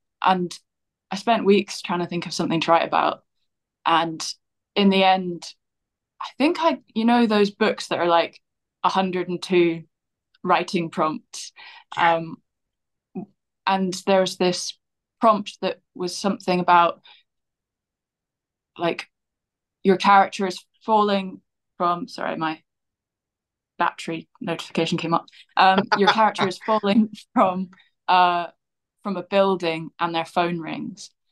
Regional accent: Edinburgh, Scotland, United Kingdom; I'm from Edinburgh. I was born there. Sadly, I don't sound very Scottish because my mum's English and my dad's actually Northern Irish, but his accent is faded as well.

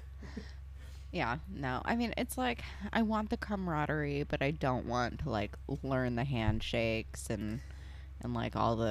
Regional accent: New Jersey, United States; where I grew up in Jersey, like, we had like an Elks Lodge and stuff.

